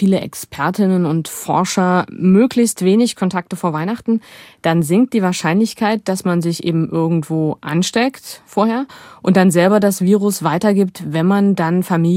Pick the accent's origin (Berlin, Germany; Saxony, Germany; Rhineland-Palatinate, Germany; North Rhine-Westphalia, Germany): Saxony, Germany; Aue; Ich komme ja aus Aue im Erzgebirge.